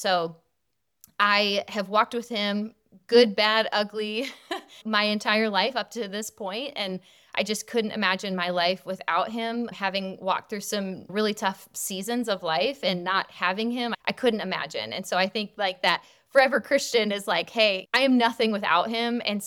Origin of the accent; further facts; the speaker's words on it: Detroit, Michigan, United States; because I'm from Detroit. And so it was like a 4 or 5 hour drive.